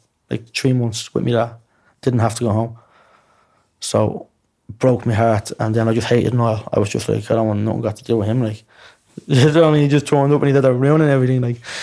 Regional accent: Dublin, Leinster, Ireland; They just gave me an awful time because I was different. Because I was from Ballymun.

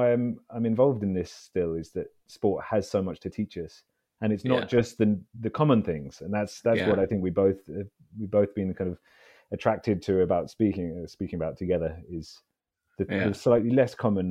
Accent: London, United Kingdom; I grew up in London, so I'm a Londoner.

